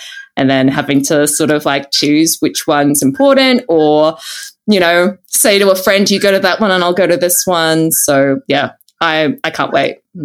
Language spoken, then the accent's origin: English; Melbourne, Victoria, Australia; I'm kind of looking forward to going back to Melbourne because I'm from Melbourne originally.